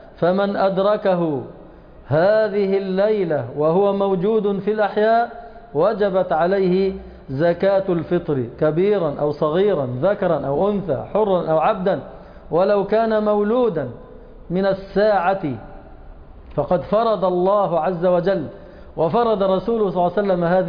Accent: Egypt; أهل بلدنا مصر

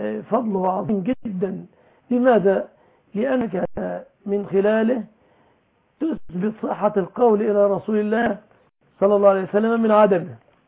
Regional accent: Egypt; يا أخي تعلمت أنا مصري

